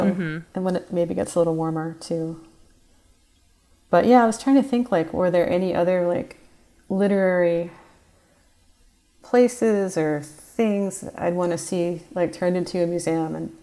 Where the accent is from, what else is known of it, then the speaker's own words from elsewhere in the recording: Baltimore, Maryland, United States; I'm from Baltimore, so the Edgar Allan Poe House in Baltimore is one as well.